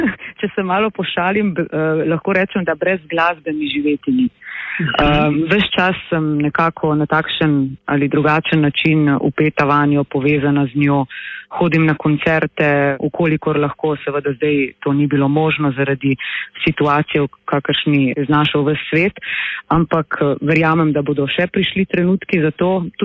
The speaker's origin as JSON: {"language": "Slovenian", "town": "Vipava", "region": "Gorizia", "country": "Slovenia", "said": "Sem namreč iz Vipave, sem ponosna vipavka, ki pa sem sedaj, če tako rečem, ves čas razpeta nekako med Vipavo in Ljubljano"}